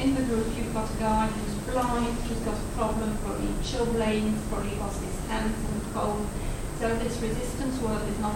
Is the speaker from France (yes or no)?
yes; France; perhaps because I come from France